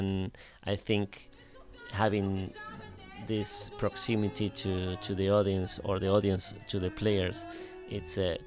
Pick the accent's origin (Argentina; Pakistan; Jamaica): Argentina; English is a second language; moved away as an adult; also born or lived in Ann Arbor; now in New York, United States; I moved from Argentina directly to Michigan. I came to Ann Arbor, to University of Michigan, to do a master's in accompanying and chamber music. And I lived in Ann Arbor for 2 years before moving to New York.